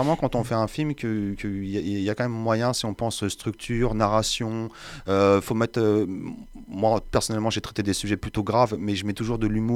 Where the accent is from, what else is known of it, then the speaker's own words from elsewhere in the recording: Paris, Île-de-France, France; moi, j'y habite pas, mais je suis Parisien. Je suis un peu entre les deux.